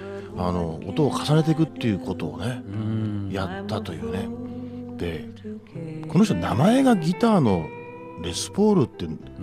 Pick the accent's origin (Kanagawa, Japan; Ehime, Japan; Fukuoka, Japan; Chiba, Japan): Chiba, Japan; Matsudo; 私千葉県松戸市出身なんですけど、松戸市に新京成っていう施設が走ってて、